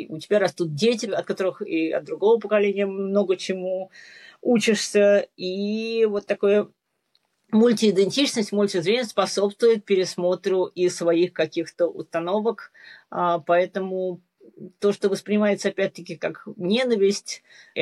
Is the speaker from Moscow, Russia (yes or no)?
yes; Moscow, Russia; Опять, как москвич, мне трудно это было долго осознать